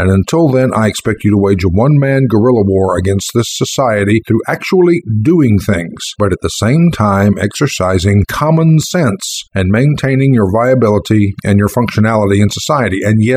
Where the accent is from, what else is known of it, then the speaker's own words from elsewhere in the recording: North Carolina, United States; I'm from North Carolina, and there are all kinds of … from my neck of the woods.